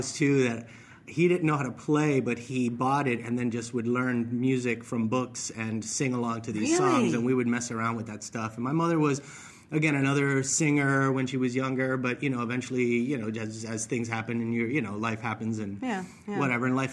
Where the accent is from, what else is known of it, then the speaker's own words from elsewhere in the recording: Miami, Florida, United States; I grew up in Miami. My family's Cuban. I was part of that wave of 60s exodus and exile. So grew up in Miami